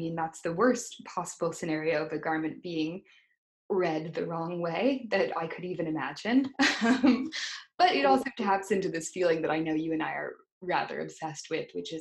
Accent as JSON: {"language": "English", "country": "United States", "said": "So it is funny to navigate that balance of going somewhere and not wanting to stand out as an American"}